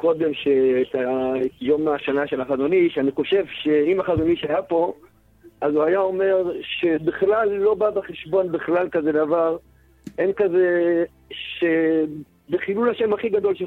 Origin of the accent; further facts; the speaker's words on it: Jerusalem, Jerusalem District, Israel; אני מירושלים.